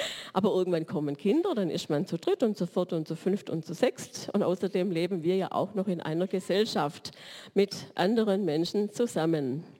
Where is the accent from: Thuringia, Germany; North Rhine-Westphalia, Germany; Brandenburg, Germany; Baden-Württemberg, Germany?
Baden-Württemberg, Germany; accent: Swabian; first language German; Meine Muttersprache ist Deutsch und ich spreche den Dialekt Schwäbisch.